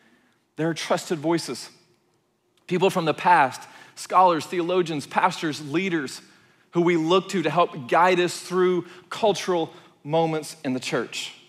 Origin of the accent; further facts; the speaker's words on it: Dallas, Texas, United States; I grew up in Dallas a lot, so I was a Dallas Cowboy fan.